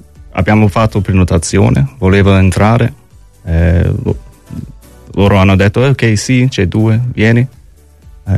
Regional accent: California, United States; Italian is a second language; also born or lived in Chicago; now in Naples, Italy; sono nato a Chicago, cresciuto in California, trasferito qui a Napoli prima 2 anni.

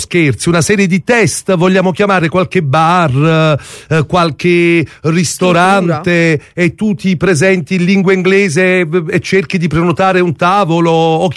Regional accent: Naples, Campania, Italy; io sono napoletano, a me mi capiscono tutto parte.

